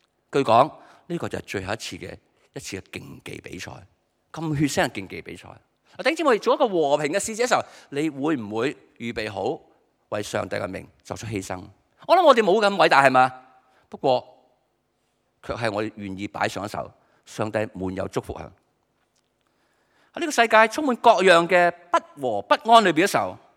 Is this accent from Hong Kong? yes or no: yes; Hong Kong; 我们中国人，我们香港人很实际嘛